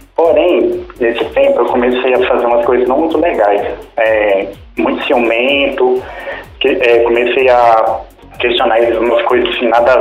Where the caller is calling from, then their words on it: Belo Horizonte, Minas Gerais, Brazil; Falo de BH.